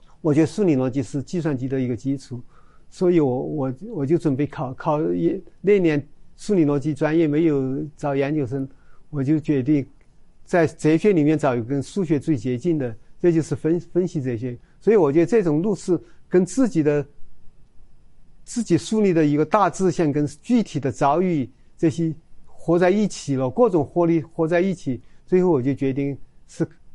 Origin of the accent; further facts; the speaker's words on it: China; 我中国人应该补充自己没有的东西